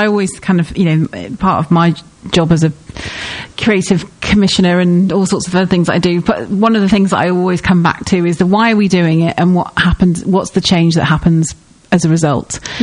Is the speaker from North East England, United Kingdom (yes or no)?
yes; Newcastle, North East England, United Kingdom; But it's like when I was brought up in Newcastle